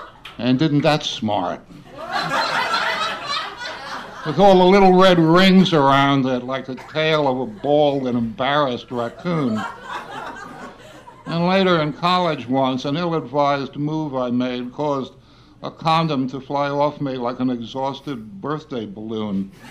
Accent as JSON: {"language": "English", "region": "New York", "country": "United States", "tie": "born there", "said": "And I'm a New Yorker by birth, living in exile, not like Catullus, who was bitter about it"}